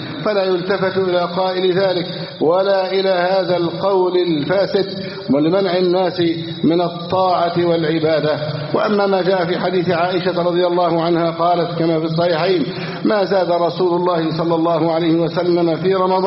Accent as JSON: {"language": "Arabic", "country": "Egypt", "said": "اللهم احفظ بلدنا مصر أمنا أمانا، صفاء رخاء، وسائر بلاد المسلمين."}